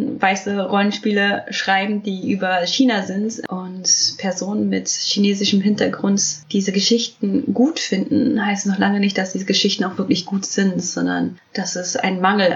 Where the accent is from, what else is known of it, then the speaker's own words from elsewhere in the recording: Germany; born there; Ich bin ja in Deutschland geboren und als ich Kinderbücher gelesen habe, gab es keine Repräsentation von Menschen mit ostasiatischer Herkunft.